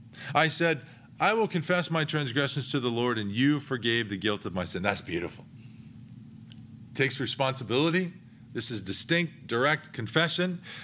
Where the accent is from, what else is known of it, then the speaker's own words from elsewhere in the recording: Midwest, United States; And I grew up in the Midwest as well, so I know what humidity's like.